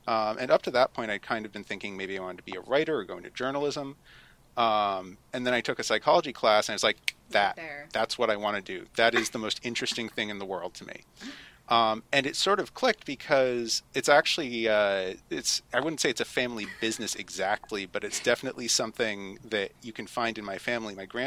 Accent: Boston, Massachusetts, United States; So I grew up in Boston, and I knew that I wanted to study psychology from age 14.

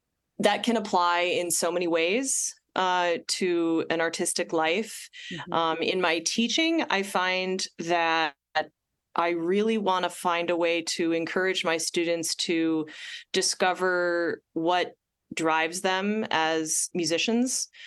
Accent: Wisconsin, United States; I'm from the Midwest, Wisconsin originally, and there's a deep choral tradition here.

